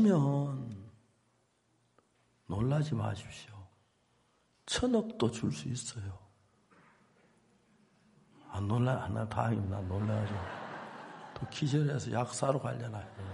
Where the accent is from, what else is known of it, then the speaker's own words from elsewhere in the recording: South Korea; now in United States; 당신 한국서 왔느냐고. 한국서 왔다.